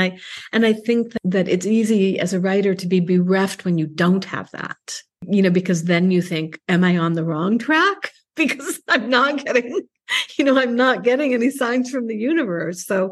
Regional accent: United States; And because I'm an American, quite frankly, and, you know, the English academic world is a particular, very particular thing.

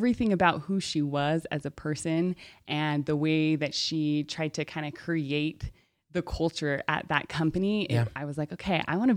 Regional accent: Salt Lake City, Utah, United States; also born or lived in Park City, United States / Draper, United States; So, yeah, I grew up in Salt Lake, and the majority of my life, I went to high school up in Park City

